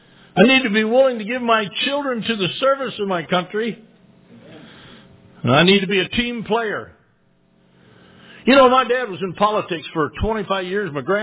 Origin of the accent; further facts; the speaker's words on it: United States; I want you to know I'm an American. And I love America.